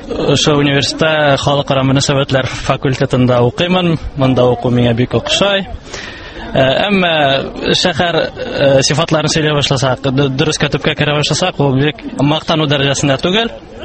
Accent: Bashkortostan, Russia; мин үзем Башкортстандан укырга килдем.

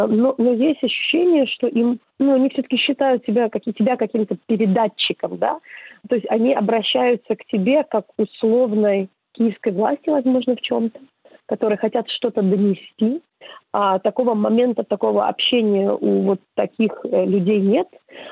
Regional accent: Kyiv, Ukraine; здравствуйте, я из Киева

